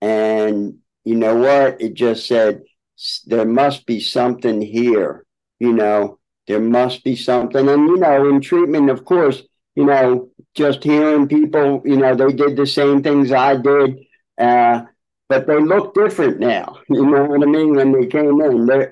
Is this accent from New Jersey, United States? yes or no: no; Philadelphia, Pennsylvania, United States; I'm from Greater Philadelphia region.